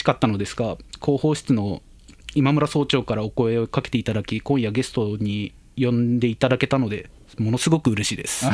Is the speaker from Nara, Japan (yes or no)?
no; Saitama, Japan; also born or lived in Tokyo; 出身は大都会東京ですが、育ちは飛んで埼玉の映画で有名な埼玉県です。